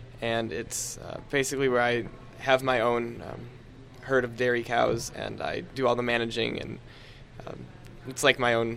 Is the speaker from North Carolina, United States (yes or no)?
no; Sleepy Eye, Minnesota, United States; from Sleepy Eye, Minnesota.